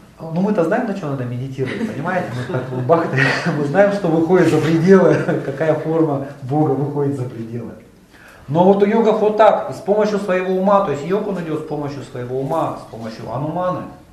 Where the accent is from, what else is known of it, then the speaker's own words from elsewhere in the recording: Bratsk, Irkutsk Oblast, Russia; born there; Вот я родился в Братске